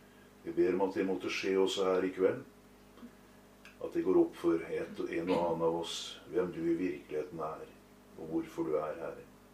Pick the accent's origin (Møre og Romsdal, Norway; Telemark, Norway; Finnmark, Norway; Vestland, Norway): Telemark, Norway; Kragerø; Men jeg kommer altså ikke fra Østfold i hele tatt. Jeg fra Kragerø på andre siden av fjorden her. Vi har noe av samme dialekt da.